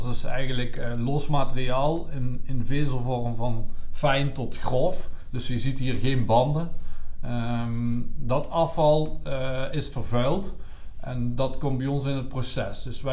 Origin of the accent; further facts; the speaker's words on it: Liessel, North Brabant, Netherlands; born there; Geboren op het Hoogveld. En ja, ik woon nog steeds in Liesel.